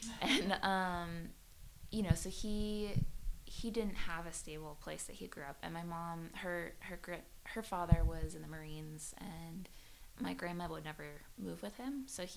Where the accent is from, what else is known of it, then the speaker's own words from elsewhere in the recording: West Virginia, United States; But we could walk into the same meeting in Greenbrier County because I was from Greenbrier County and was born here.